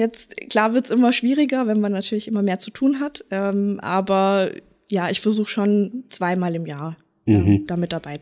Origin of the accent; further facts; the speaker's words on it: Ludwigsburg, Baden-Württemberg, Germany; Also ich bin Ludwigsburgerin, auch wirklich von Herzen, ich liebe es hier einfach.